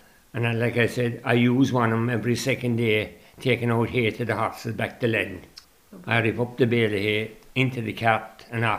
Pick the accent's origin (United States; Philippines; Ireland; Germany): Ireland; Ballybunion, County Kerry; I'm living here for 42 or 3 years now. Okay. But I was born inside in Ballybunnan near the church. There's a caravan park there on my old home. It's the oldest house, as a matter of fact, in Ballybunnan.